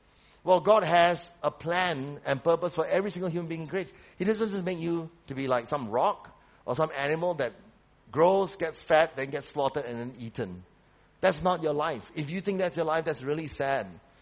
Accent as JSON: {"language": "English", "country": "Malaysia", "also_born_or_lived": "Sydney", "said": "as a Malaysian especially"}